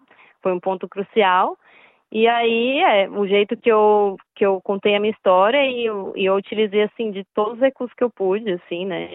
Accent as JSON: {"language": "Portuguese", "country": "Brazil", "said": "Com as pessoas da minha terra e, enfim, que eu amo demais, né? A cultura brasileira e sempre vivenciei muito a cultura brasileira muito a fundo, assim, né? Quando eu estava no Brasil"}